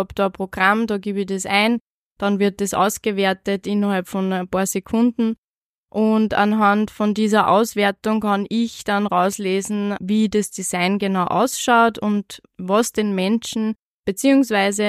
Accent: Upper Austria, Austria; bin Mama von 3 Söhnen und bin aus Oberösterreich.

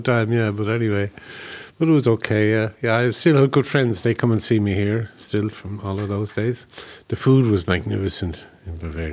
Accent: Sligo, Connacht, Ireland; also born or lived in Dublin; I'm here 44 years. I moved from Dublin here, but it wasn't a big change. I had spent all my youth in Sligo, which is 100 miles north of here.

